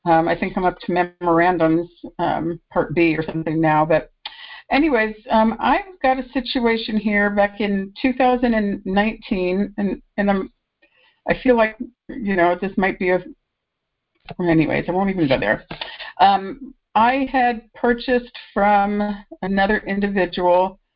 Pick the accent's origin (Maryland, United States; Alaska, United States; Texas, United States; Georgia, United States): Alaska, United States; I'm from Alaska.